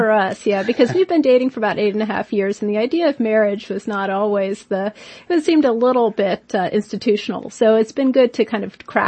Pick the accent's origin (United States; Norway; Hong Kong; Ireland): United States; Florida; I grew up in Florida where it's a whole different set of fruit, mangoes and star fruit.